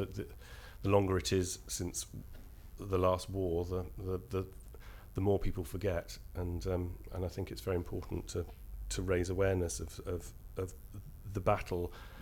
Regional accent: Norwich, East of England, United Kingdom; also born or lived in South Pacific; now in London, United Kingdom; I was, in fact, born in the South Pacific, which is slightly in a colony in the South Pacific. And then I grew up in Norfolk, in Norwich. Went to university up in Durham and then came down to London. And I've been in London for 15 years now.

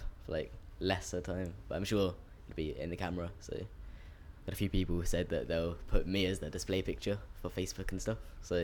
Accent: Jersey; I'm 16 from Jersey in the Channel Islands.

